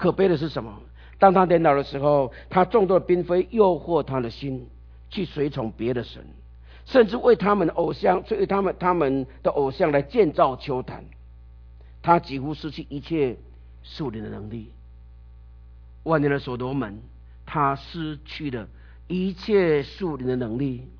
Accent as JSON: {"language": "Chinese", "country": "China", "said": "我们中国人都说什么失败是成功，是成功之母"}